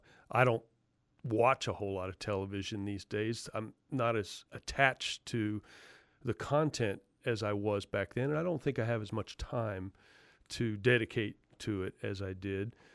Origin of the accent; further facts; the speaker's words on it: Berkeley Heights, New Jersey, United States; also born or lived in Summit, New Jersey; I was born in Summit, New Jersey, and spent the first 12 years of my life in Berkeley Heights, which was Union County. We had a train line into New York City.